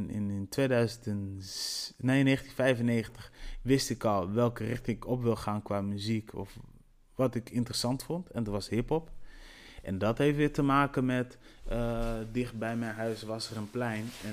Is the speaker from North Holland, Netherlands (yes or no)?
no; Delfzijl, Groningen, Netherlands; born there; Ik ben geboren in Delfzijl. Mijn roots liggen op Cap Verde. Dus ik ben een Cap Verdeaan. Super trots op.